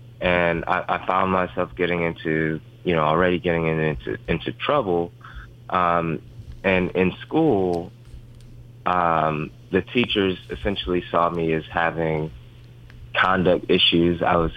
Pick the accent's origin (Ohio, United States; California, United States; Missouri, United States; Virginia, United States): Missouri, United States; Ferguson; I'm from the Ferguson, Missouri area